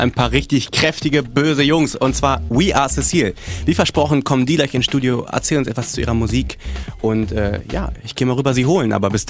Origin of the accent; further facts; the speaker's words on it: Paderborn, North Rhine-Westphalia, Germany; Okay, ich komme aus Paderborn, ne? Und zwar sowas von.